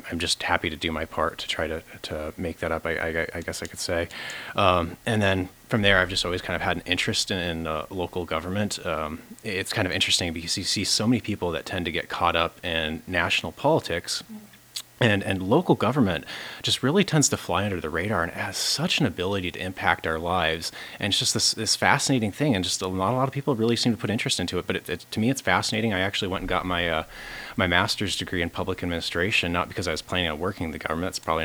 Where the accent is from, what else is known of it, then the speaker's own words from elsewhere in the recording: Soldotna, Alaska, United States; I am a lifelong Alaskan. I was born here right in Soldotna and raised locally.